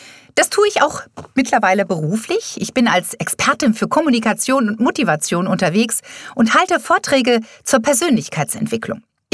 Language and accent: German; Delmenhorst, Lower Saxony, Germany; born there; Ich bin gebürtig eigentlich aus Delmenhorst bei Bremen, bin Mutter von zwei wunderbaren Töchtern